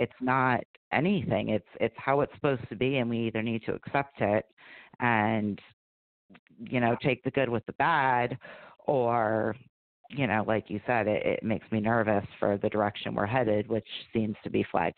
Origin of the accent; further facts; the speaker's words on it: Chicago, Illinois, United States; born there; I was born in Chicago on that Ditka Bears defense